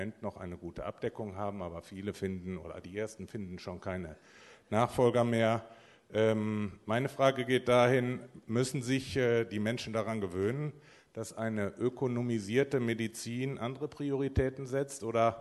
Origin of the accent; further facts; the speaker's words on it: North Rhine-Westphalia, Germany; ich komme aus dem Sauerland